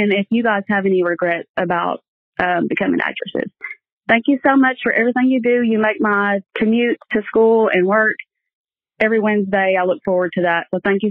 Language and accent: English; Kentucky, United States; I'm from Kentucky.